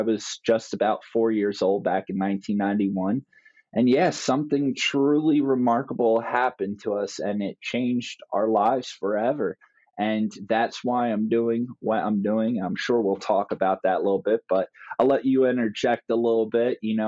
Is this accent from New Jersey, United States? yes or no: yes; New Jersey, United States; I grew up here in South New Jersey. When I was around 17 years old, I got heavily involved with the church, believe it or not.